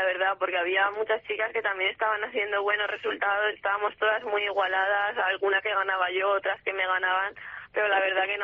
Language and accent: Spanish; Caspe, Aragon, Spain; Sí, yo soy de Caspe.